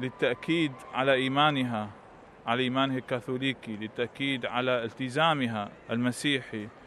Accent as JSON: {"language": "Arabic", "country": "Iraq", "said": "وأنا ككاهن عراقي"}